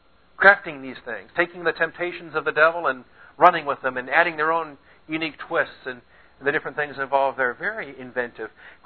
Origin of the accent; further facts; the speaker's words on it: Seattle, Washington, United States; But I grew up in Seattle in the Green River Killer.